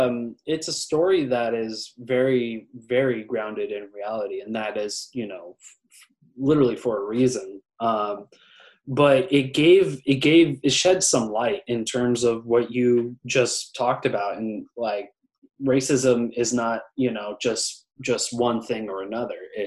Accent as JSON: {"language": "English", "town": "Oakland", "region": "California", "country": "United States", "tie": "born or raised there", "said": "Like, even in a very liberal city that I grew up in Oakland, there's still a lot of that."}